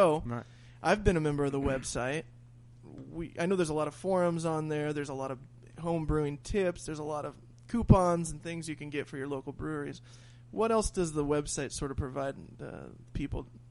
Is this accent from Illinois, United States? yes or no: no; California, United States; We hail from Southern California area